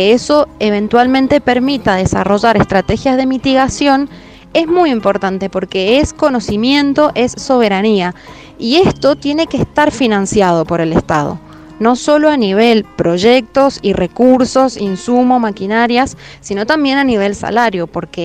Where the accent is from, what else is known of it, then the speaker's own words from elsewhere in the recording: Mendoza, Argentina; also born or lived in Santa Cruz; Soy de Mendoza adoptada porque por cuestiones familiares nací en Santa Cruz, pero desde los 2 años que vivo acá.